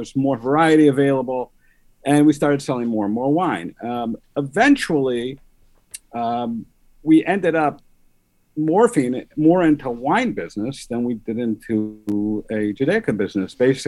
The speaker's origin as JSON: {"language": "English", "town": "Detroit", "region": "Michigan", "country": "United States", "tie": "born or raised there", "lives_now": "Lakewood, United States", "said": "I was born and raised in Detroit. As I grew up, I went to high school, out of town yeshivas."}